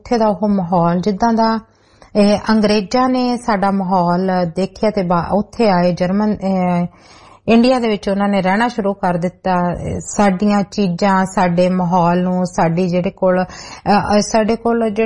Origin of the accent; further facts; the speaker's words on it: Punjab, India; ਮੈਂ ਉਹਨੂੰ ਆਪਣੇ ਆਪ ਨੂੰ ਪੰਜਾਬੀ ਦੱਸਦੀ ਆ ਕਿ ਮੈਂ ਪੰਜਾਬਣ ਆ, ਪੰਜਾਬ ਦੀ ਮੈਂ ਰਹਿਣ ਵਾਲੀ ਆ।